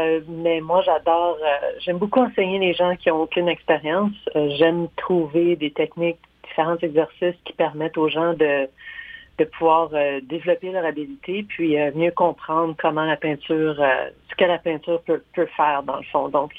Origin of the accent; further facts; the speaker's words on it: Quebec, Canada; now in Chéticamp, Canada; Moi, je viens de la province du Québec.